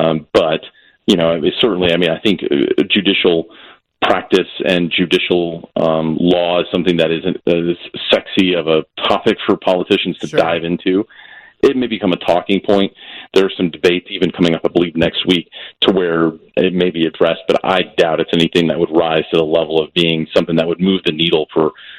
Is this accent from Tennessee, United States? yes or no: yes; Nashville, Tennessee, United States; I grew up down south in Nashville, so I'm a Braves guy.